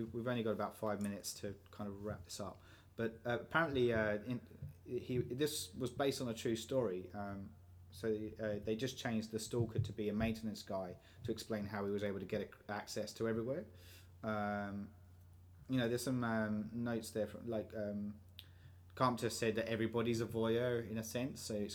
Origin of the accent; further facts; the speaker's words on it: United Kingdom; I'm a Brit, so kind of was a huge fan